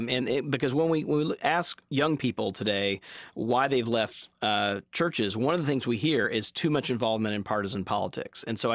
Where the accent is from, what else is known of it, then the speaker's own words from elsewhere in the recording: Mississippi, United States; also born or lived in Atlanta, United States; Well, I'm from Mississippi. I did my graduate work at Emory University, and actually my 1996 moment was actually moving to Atlanta to start my graduate program there.